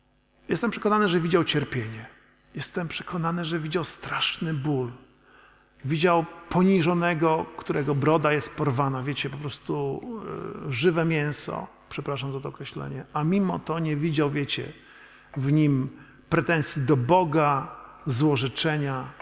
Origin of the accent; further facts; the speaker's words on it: Kętrzyn, Warmian-Masurian Voivodeship, Poland; U nas w Kętrzynie te kolekty zbierali tacy najmniejsi. Prawda? I ja się czułem taki wyróżniony, że mogę tę kolektę zbierać.